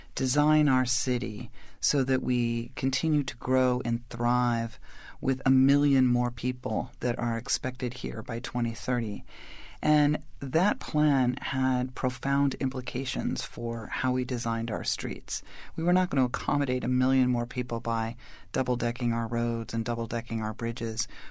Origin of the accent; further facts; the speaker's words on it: New York City, New York, United States; Well, I grew up in New York City.